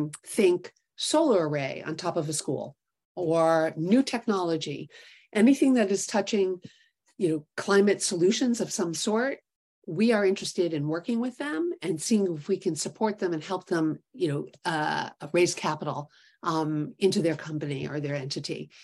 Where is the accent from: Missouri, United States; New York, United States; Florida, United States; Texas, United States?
New York, United States; New York City; So I have the great fortune of growing up in New York City and spending my summers and weekends on a dairy farm in Connecticut.